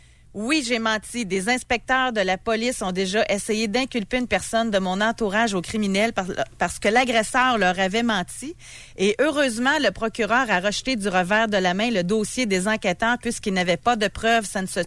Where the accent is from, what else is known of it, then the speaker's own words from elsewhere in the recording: Sainte-Ursule, Quebec, Canada; Moi, je viens de Saint-Ursule.